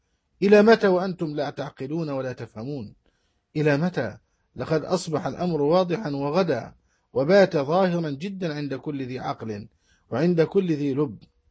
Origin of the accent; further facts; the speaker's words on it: Egypt; بلدنا مصر